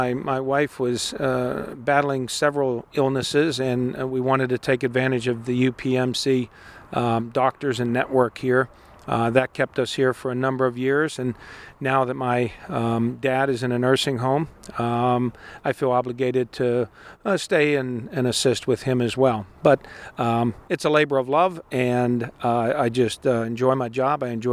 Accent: Mount Lebanon, Pennsylvania, United States; Well, I'm a Pittsburgh guy. I grew up in Mount Lebanon, went to Mount Lebanon High School, attended Carnegie Mellon, graduated in 1979

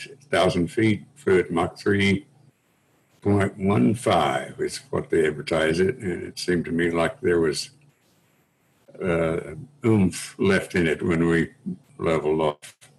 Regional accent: Oklahoma, United States; And growing up, I grew up out in Oklahoma. And so it's pretty flat land, you know

